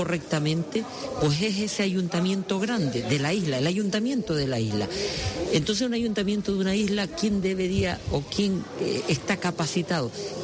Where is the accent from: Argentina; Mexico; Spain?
Spain; Gáldar, Canary Islands; estoy aquí delante de la Recova de Galdar y yo soy feliz. Es decir, ver a mi gente, ver mi pueblo, cómo está activo, cómo está vivo